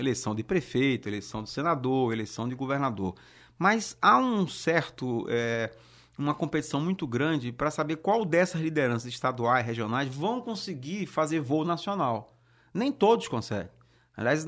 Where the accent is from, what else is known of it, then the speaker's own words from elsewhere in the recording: Pernambuco, Brazil; now in Rio de Janeiro, Brazil; eu estou há 22 anos no Rio de Janeiro, mas sou de Pernambuco e vou lá mensalmente, porque eu tenho a minha família lá